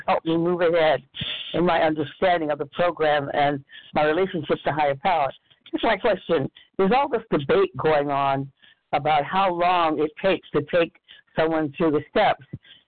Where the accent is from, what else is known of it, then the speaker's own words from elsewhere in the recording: California, United States; Good morning. … from California.